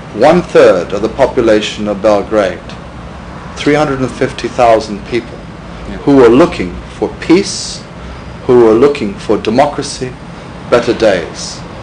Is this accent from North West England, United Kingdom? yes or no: no; London, United Kingdom; born there; in London, 1945, 17th of July.